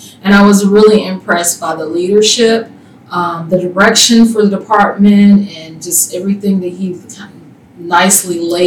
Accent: Jefferson, Georgia, United States; I am from a town called Jefferson, Georgia. It is a small town in between Gainesville and Athens.

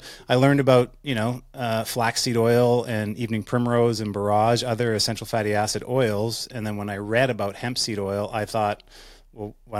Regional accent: Winnipeg, Manitoba, Canada; I grew up in Winnipeg, Manitoba, to a single mom, and we were poor

